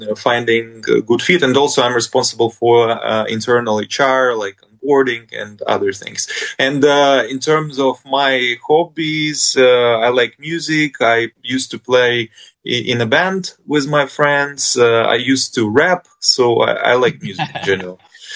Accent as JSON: {"language": "English", "country": "Russia", "second_language": "English", "said": "I'm from Russia, so it rhymes."}